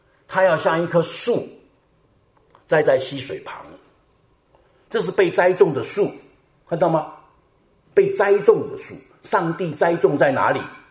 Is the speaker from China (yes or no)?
yes; China; 这我们中国人最厉害的一招了，对不对？